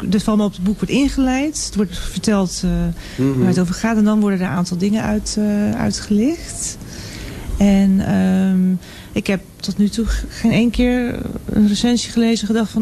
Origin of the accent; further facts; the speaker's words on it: North Brabant, Netherlands; also born or lived in United States; Nee, wij zijn heel veel verhuisd. Maar uiteindelijk heb ik het langst in Brabant gewoond.